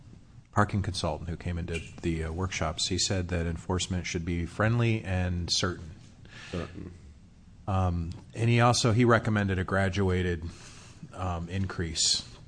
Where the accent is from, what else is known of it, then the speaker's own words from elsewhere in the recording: Berkeley, California, United States; I'm from Berkeley, California, so everything looks really cheap here.